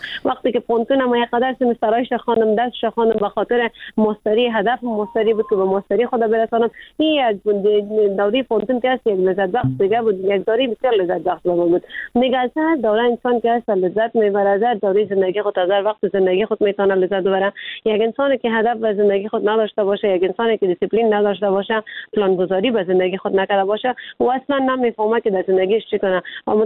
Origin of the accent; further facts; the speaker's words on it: Afghanistan; چون ما خود ما افغان هستیم